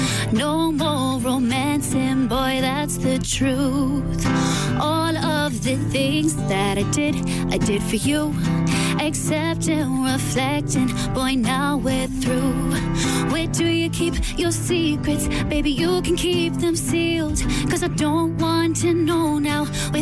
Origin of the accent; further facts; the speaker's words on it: Cork, Munster, Ireland; I'm from Blarney Street.